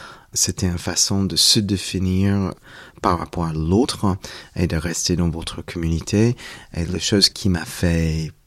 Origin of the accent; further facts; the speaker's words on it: Georgia, United States; born there; French is a second language; Je suis né aux États-Unis, dans le sud, en Géorgie. Ça fait partie de qu'est-ce qu'on appelle the Bible Belt, le ceinture de Bible. Parce que notamment, il y a énormément de protestants, surtout le Southern Baptist Convention.